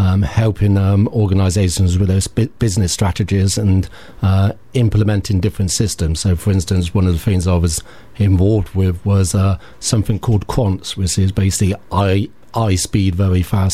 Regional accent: Bristol, South West England, United Kingdom; I was born and bred in Bristol. I was brought up on the Arcliffe Estate in the south of the city. Lived here for most of my life, or through, like many South Bristolians, I left the city to pursue my career elsewhere

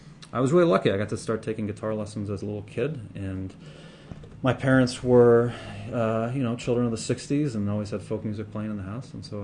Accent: Providence, Rhode Island, United States; But before I got to this part of the world, I grew up in Rhode Island, mm-hmm. On the East Coast, and the great city of Providence.

